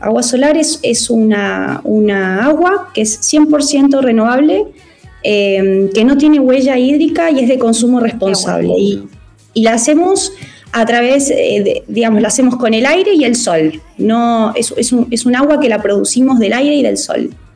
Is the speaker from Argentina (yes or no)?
yes; Argentina; now in Chile; nací y criada en Argentina, pero bueno, ya viviendo en Chile, casada con un chileno, ya estoy completamente involucrada acá en Chile.